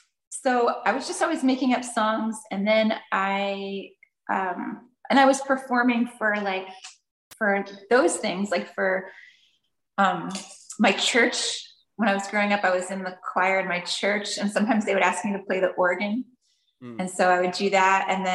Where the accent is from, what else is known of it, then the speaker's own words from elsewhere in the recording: United States; So it was, for me as an American, where everything is pretty new, it was amazing to go to Europe and feel all the history.